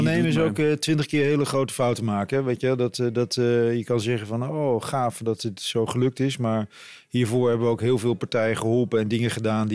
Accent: Apeldoorn, Gelderland, Netherlands; Weet je, ik kom uit Apeldoorn

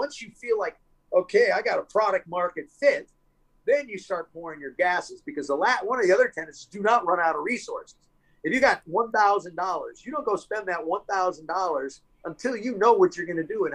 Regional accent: Cincinnati, Ohio, United States; I'm from Cincinnati. I tell artists, oh, I'm a guitar player from Cincinnati.

